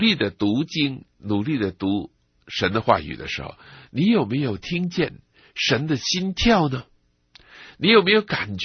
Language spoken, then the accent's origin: Chinese; China; 我又想起我们中国人呢，有些时候叫那个方向，叫路向